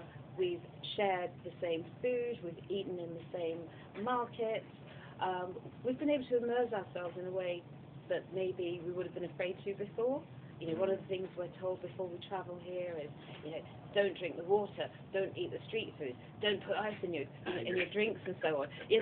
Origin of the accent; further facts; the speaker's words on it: London, United Kingdom; I come from London, England, and I'm here as part of 2019 Service Corps.